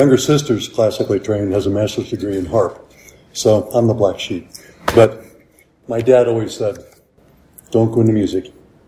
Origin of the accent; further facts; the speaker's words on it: Dayton, Ohio, United States; also born or lived in Cincinnati, United States; So after growing up in Dayton, I wound up going to school in Cincinnati and then spent probably the next 20 years there